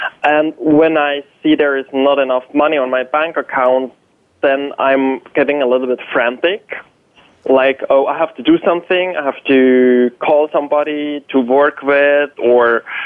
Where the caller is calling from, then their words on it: Hamburg, Germany; I'm calling in from Hamburg, Germany.